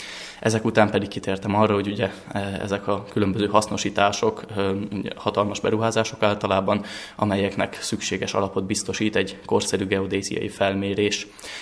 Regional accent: Transylvania, Romania; now in Budapest, Hungary; én egy erdélyi bányavidékről származom, és itt 12 éves koromban a kezembe akadt egy könyv

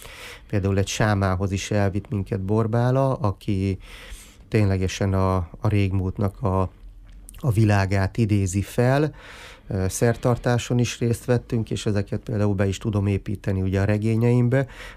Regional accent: Miskolc, Borsod-Abaúj-Zemplén, Hungary; én szintén miskolci vagyok

